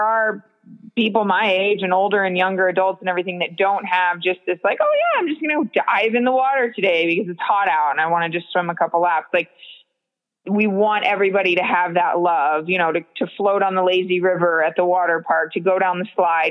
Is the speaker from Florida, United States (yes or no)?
yes; DeLand, Florida, United States; now in Clermont, United States; I am from DeLand, but I've been a Clermont, Florida resident for 11 or 12 years now. So that's home for me.